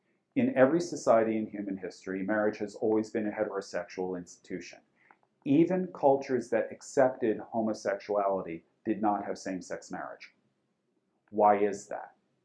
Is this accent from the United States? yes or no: yes; United States; as an American